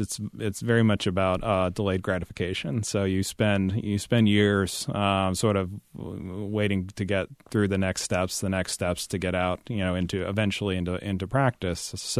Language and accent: English; New Orleans, Louisiana, United States; I grew up right next to the streetcar tracks on St. Charles Avenue in New Orleans.